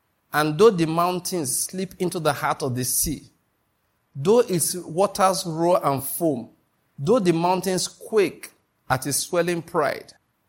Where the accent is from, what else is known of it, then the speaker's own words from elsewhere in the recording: Ondo, Nigeria; born there; also born or lived in Edo State / Taraba State / Lagos State; I was born in Ondo State, went to school, university in Edo State, did NYC in Taraba State, then did residency in Lagos State. Is it not going abroad that I'm now in Enugu State?